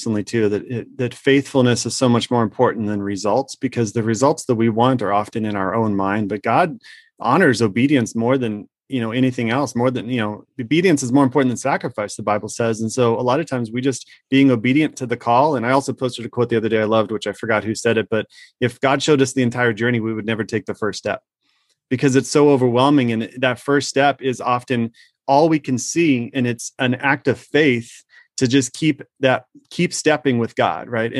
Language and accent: English; Minnesota, United States; also born or lived in Arizona; So I didn't grow up there, but I went to the campus. It's a beautiful campus. So, but I grew up in Minnesota and Arizona, but I understand a little bit of the Italian side of the family.